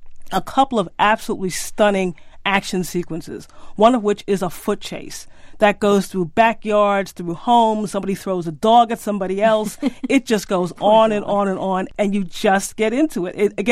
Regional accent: New York, United States; You know, I grew up in New York, and if you grew up in New York, you spend a lot of time cutting school to go down to 42nd Street to watch kung fu movies.

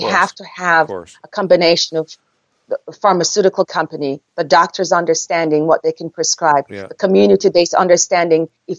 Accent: Jamaica; I'm from Jamaica. We never had any of that problems.

